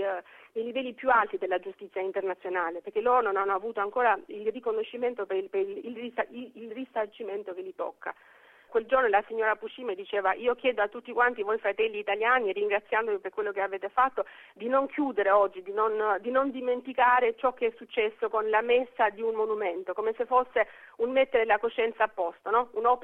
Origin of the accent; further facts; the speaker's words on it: Albania; io come albanese, ma tutti noi albanesi, Integra Onlus vi ha dato una bara bianca in mano